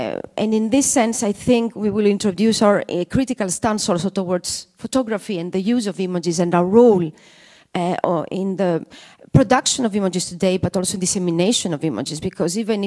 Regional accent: Greece; I come from Griechenland, I come from Greece. I was born 2 years after the invasion of the Turkish invasion in Cyprus.

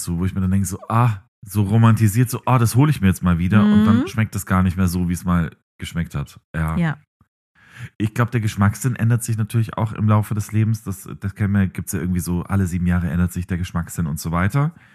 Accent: Bavaria, Germany; nee, das isst man bei uns in Bayern.

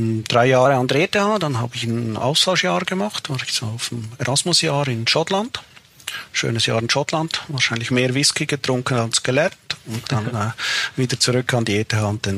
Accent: Valais, Switzerland; Nein, ich komm aus dem Wallis. Es ist ganz im Süden der Schweiz, so ziemlich ein bergiges Gebiet. Manche bezeichnen es etwas als das Bayern der Schweiz. Auch ein ziemlich spezieller Dialekt und ja, ein bisschen ab vom Schuss, würde ich sagen.

